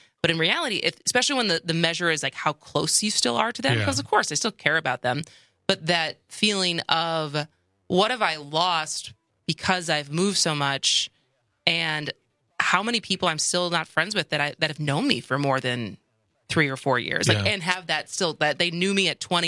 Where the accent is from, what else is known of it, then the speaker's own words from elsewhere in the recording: Madison, Wisconsin, United States; now in Milwaukee, United States; when I got back to Milwaukee, and I moved to Milwaukee because I'm from Madison